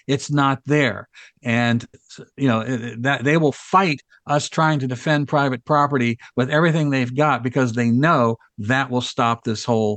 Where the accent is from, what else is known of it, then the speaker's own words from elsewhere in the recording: Pataskala, Ohio, United States; And back in my home state of Ohio, a little town called Pataskala, only has about 18,000 people that live there.